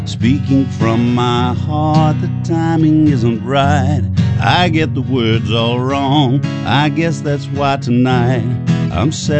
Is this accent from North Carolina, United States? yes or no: no; Mississippi, United States; I had gone back to my hometown for a funeral.